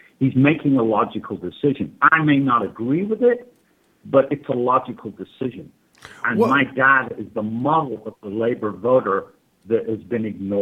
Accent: Liverpool, North West England, United Kingdom; I was born and raised in England in a labor and a trade union household in Liverpool. My parents are somewhat to the left of Bernie Sanders.

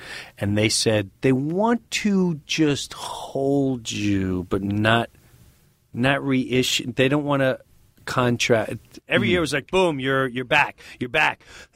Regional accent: New York, United States; I'm Long Island. Long Island.

